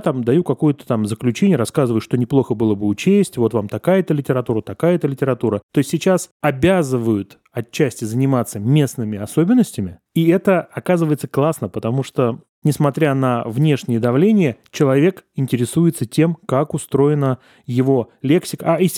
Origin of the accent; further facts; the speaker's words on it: Gus-Khrustalny, Vladimir Oblast, Russia; born there; я же родился в Гусе Хрустальном Владимирской области, и у меня диалектные родственники.